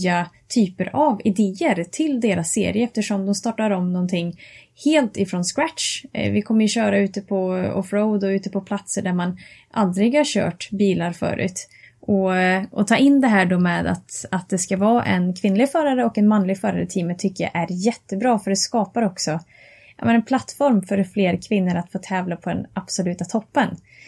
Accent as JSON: {"language": "Swedish", "town": "Karlstad", "region": "Värmland", "country": "Sweden", "said": "jag kommer ifrån Värmland och Karlstad"}